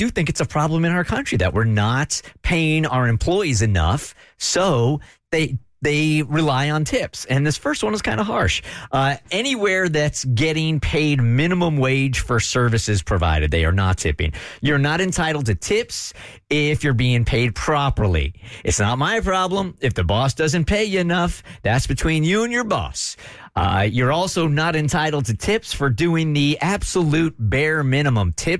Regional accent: United States; As an American, I think we're so used to tipping

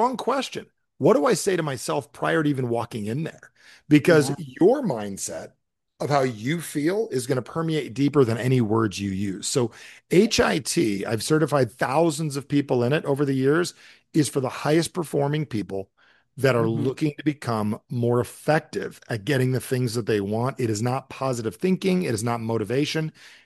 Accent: New Jersey, United States; I'm from Jersey, so we don't say human, we say human. We just cut off the H.

